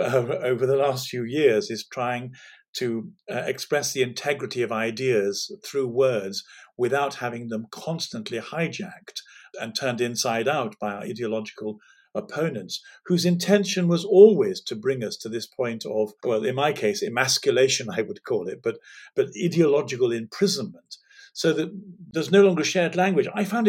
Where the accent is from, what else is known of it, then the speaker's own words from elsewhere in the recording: England, United Kingdom; But we are English and this is our country and we shouldn't have to be described as fascists.